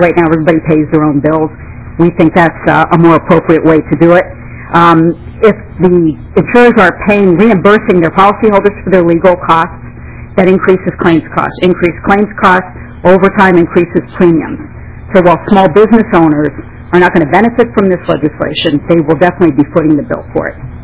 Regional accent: New Jersey, United States; I'll just take about a minute because I'm from New Jersey and I can talk really fast.

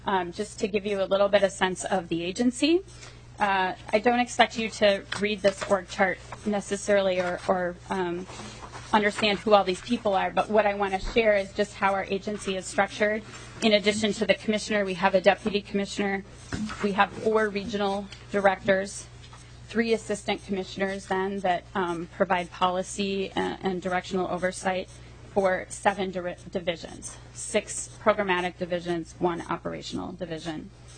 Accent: St. Paul, Minnesota, United States; I grew up in St. Paul. I'm a proud graduate of St. Paul Central High School.

